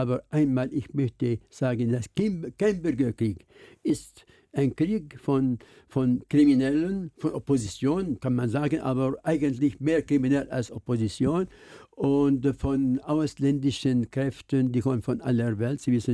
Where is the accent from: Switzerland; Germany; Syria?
Syria; German is a second language; obwohl sie sind aus Syrien, wir sind aus Syrien.